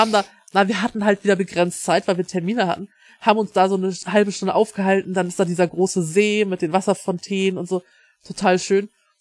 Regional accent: Northern Germany, Germany; ich sag ja, es ist für mich als Norddeutscher ist es eine sehr unbekannte Ecke.

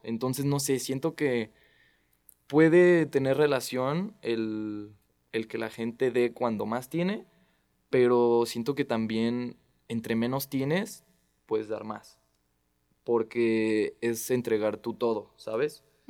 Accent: Mexico; Yo soy bien patriota de México, o sea, de verdad amo México

